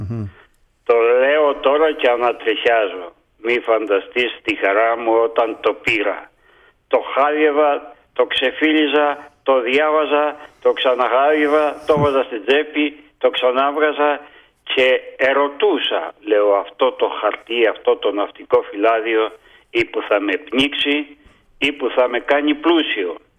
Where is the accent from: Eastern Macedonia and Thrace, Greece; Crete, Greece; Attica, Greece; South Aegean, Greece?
Crete, Greece; Zakros; επέλεξα ότι το καλύτερο μέρος για να επιβιώσω, για να ζήσω, να μεγαλουργήσω ήταν ο τόπος μου και γύρισα στη Ζάκρο.